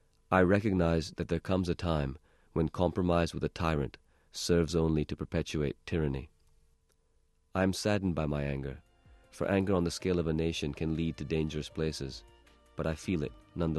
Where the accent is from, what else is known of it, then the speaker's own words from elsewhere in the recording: Pakistan; When I was growing up in Pakistan in the 1980s